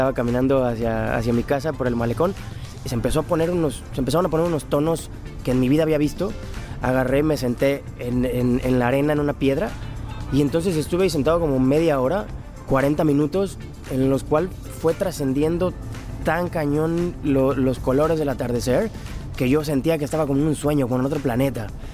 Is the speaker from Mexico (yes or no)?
yes; Veracruz, Mexico; also born or lived in Guadalajara; now in La Paz, Mexico; Soy originario de Veracruz, nací en el puerto de Veracruz.